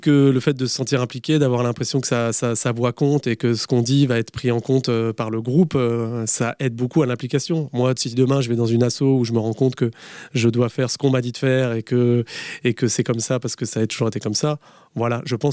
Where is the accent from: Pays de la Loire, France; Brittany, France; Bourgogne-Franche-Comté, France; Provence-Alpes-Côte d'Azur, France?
Brittany, France; Plougastel-Daoulas; Alors moi je viens de Plougastel d'Aoulas, je suis citoyen de Plougastel d'Aoulas